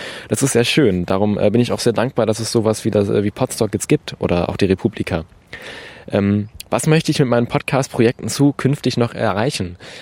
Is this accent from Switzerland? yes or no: no; Herne, North Rhine-Westphalia, Germany; Ich bin aus Herne in Deutschland, einer wunderschönen Stadt im Ruhrgebiet.